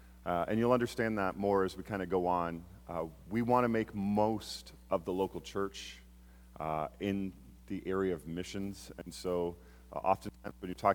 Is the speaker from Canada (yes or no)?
yes; Canada; I'm naturally from Canada. I say words like out and about as the former queen did and now the king. It's English, and we speak English up in Canada.